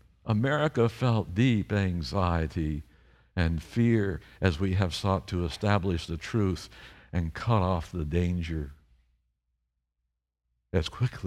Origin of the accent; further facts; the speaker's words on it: Texas, United States; And being a Texan, I can hardly believe that they allowed a little city, a little town, to grow up around essentially a bomb factory.